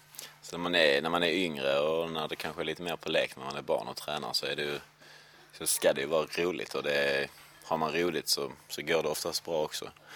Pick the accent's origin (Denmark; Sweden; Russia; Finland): Sweden; Lund, Skåne; now in Malmö, Sweden; Östra Torn bodde jag på när jag växte upp i Lund och har bott. Jag bodde till jag var 19 och sen flyttade jag till Malmö.